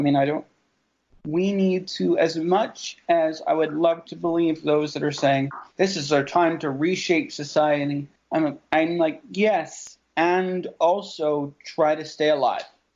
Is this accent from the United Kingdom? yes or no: yes; United Kingdom; born or raised there